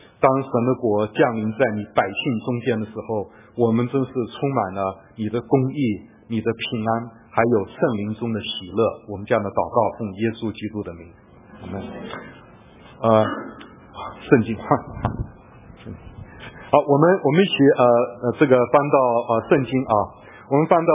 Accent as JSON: {"language": "Chinese", "country": "Taiwan", "said": "我们台湾话叫国语啊"}